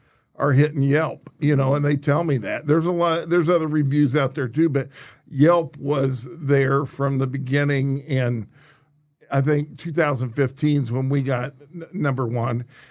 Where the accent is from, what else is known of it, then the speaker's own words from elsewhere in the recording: Indianapolis, Indiana, United States; You know, and I say, well, I do too, and I'm from Indianapolis, you know.